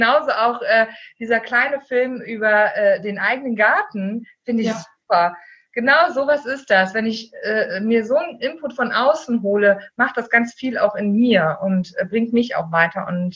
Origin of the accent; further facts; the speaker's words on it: East Germany, Germany; ich bin im Osten groß geworden. Also meine Kindheit habe ich im Osten verbracht